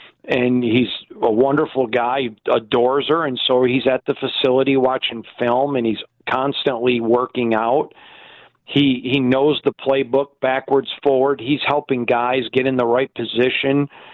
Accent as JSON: {"language": "English", "region": "Michigan", "country": "United States", "lives_now": "Las Vegas, United States", "said": "I'm from Michigan, but I obviously live in Vegas and cover the Raiders."}